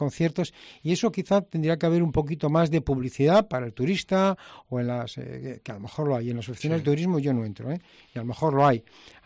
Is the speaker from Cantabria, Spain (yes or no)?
yes; Laredo, Cantabria, Spain; y que voy a decir yo, bueno, hasta mi pueblo Laredo, que también lo es, que es maravilloso.